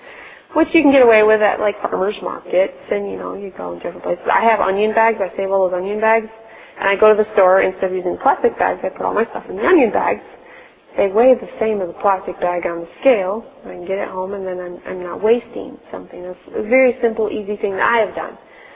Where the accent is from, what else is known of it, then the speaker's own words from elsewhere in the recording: United States; Because I'm an American, I'm picking on me.